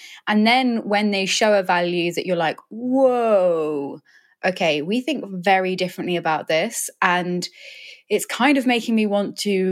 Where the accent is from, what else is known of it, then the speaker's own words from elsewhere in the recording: England, United Kingdom; now in London, United Kingdom; I'm from British countryside. I grew up somewhere where there were no people of color at all.